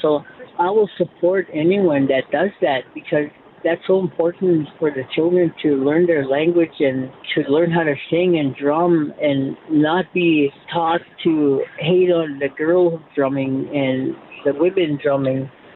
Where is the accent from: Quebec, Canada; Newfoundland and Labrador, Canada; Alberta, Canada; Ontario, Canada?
Alberta, Canada; Sandy Beach; I was raised in Sandy Beach, though, outside of Edmonton, on the other side of Alexander. That's where I was raised, in a log house.